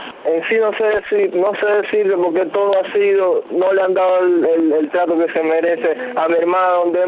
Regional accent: Cuba; Soy ciudadano cubano, tengo 24 años y soy estudiante de 5º año de la carrera de medicina.

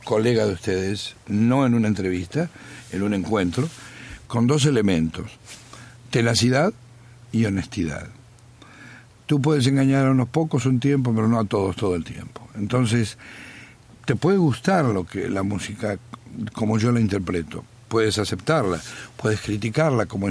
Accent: Zapala, Neuquén, Argentina; cuando yo era pequeño, a los 6, a los 10, a los 12, a los 15, yo era la risa de mi pueblo, en Neuquén, en Argentina, en Zapala, en mi pueblo

